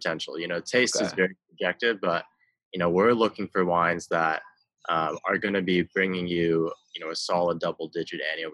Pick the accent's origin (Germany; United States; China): China; Beijing; I grew up in Beijing.